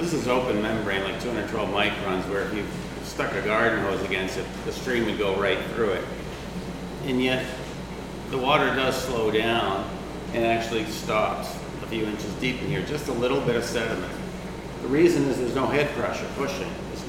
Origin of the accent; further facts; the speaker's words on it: Andover, Massachusetts, United States; I'm a developer from Andover, Andover, Mass.